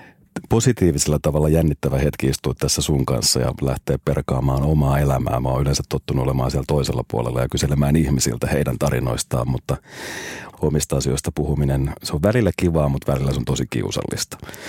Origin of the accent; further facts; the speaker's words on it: Uusikaupunki, Southwest Finland, Finland; mä oon uudesta kaupungista, pienestä länsirannikon kaupungista kotoisin. Mun vanhemmat, molemmat on sitten taas tuolta Pohjois-Karjalasta. Tulivat aikanaan sinne autotehtaalle töihin 70-luvun alussa ja sitten vuonna 74, eli kohta 50 vuotta sitten mä synnyin sinne.